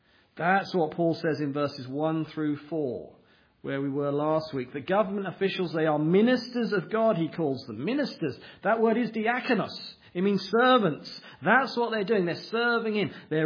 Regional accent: United Kingdom; now in United States; as a Brit, was especially pleased to find out that it's possible, actually, for me to have dual citizenship.

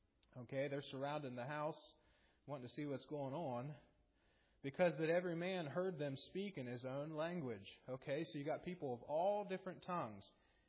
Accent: Ohio, United States; I'm from Appalachia and up around Ohio, you know, southeastern Ohio. And I guess we sound different.

